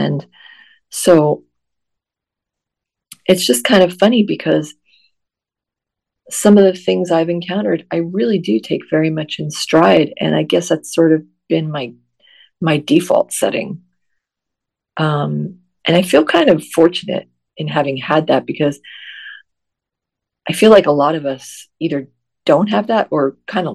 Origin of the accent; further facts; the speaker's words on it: New Jersey, United States; growing up in New Jersey, like Kat did, and living there for a good portion of my life